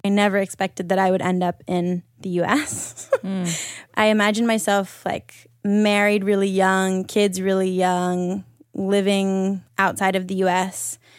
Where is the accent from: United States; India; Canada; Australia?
Australia; born there; No, I was born in Australia, actually.